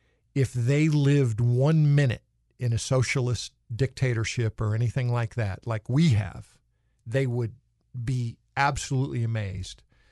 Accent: United States; So I'm an American. You're an American.

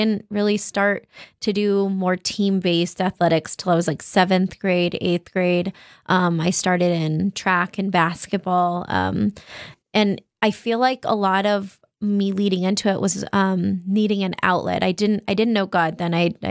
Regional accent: Bosque Farms, New Mexico, United States; but I come from Bosque Farms, which is 30 minutes south.

